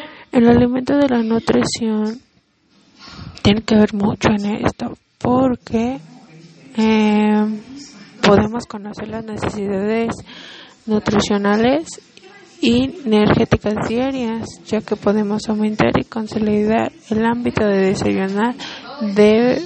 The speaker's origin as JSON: {"language": "Spanish", "region": "State of Mexico", "country": "Mexico", "said": "vengo de la Bancaria, Estado de México."}